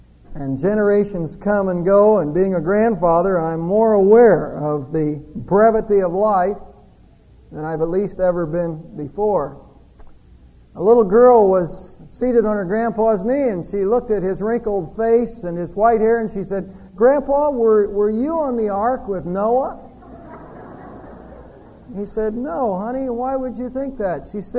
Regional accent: Savannah, Georgia, United States; my childhood in this small Baptist church where I was raised up in Savannah.

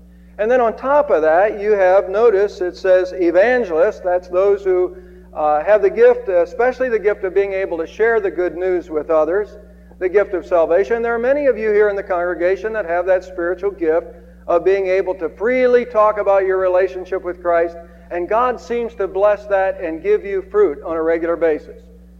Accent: United States; Now, I was raised in Amish country. I had some Amish friends before they built an Amish schoolhouse in our area.

